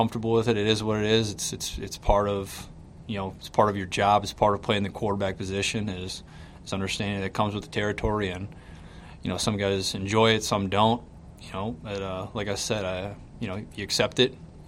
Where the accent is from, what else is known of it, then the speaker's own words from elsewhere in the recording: East, United States; I grew up in the East my whole life, so I'm used to playing in the cold weather.